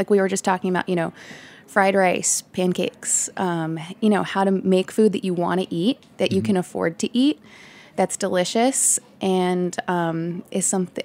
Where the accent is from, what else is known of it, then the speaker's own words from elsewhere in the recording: New York, United States; So I'm actually from New York, so it's good to be home.